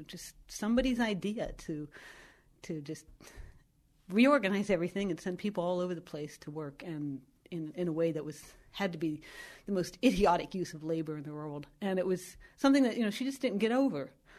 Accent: Youngstown, Ohio, United States; From Northeast Ohio.

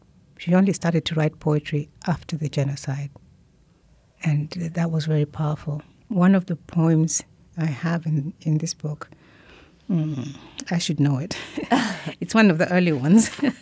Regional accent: Gulu, Northern Region, Uganda; Well, I'm from Northern Uganda. I'm an Acholi woman from Northern Uganda, and my hometown is Gulu.

